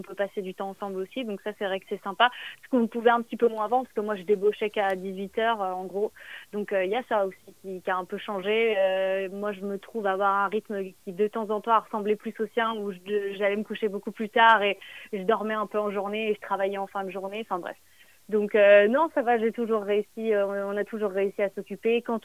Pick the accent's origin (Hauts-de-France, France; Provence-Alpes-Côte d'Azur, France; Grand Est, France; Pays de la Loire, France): Pays de la Loire, France; now in Belfast, United Kingdom; j'ai 21 ans et je suis française, et plus précisément, je viens de Vendée. En ce moment, et enfin depuis un peu plus d'un an, je vis à Belfast, en Irlande du Nord